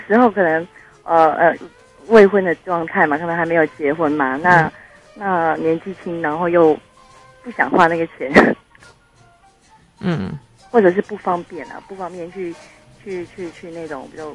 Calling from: Taipei, Taiwan; 我是台北的

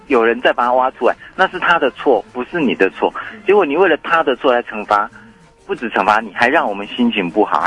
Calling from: Chiayi County, Taiwan; 嘉义水上铺子的隔壁，太保隔壁。

